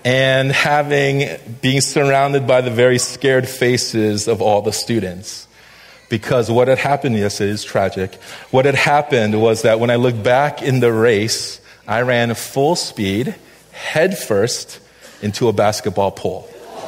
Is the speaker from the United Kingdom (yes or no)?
no; Connecticut, United States; I grew up in Connecticut. My school was not diverse at all. I was the only Korean kid in my grade.